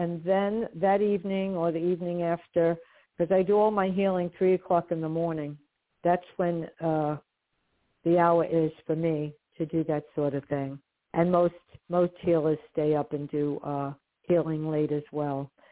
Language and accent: English; Brooklyn, New York, United States; born there; Yes, I was born in Brooklyn, New York, and I still live in Brooklyn, a different part of Brooklyn from where I was born, but I live in Brooklyn still. Brighton Beach, on the beach.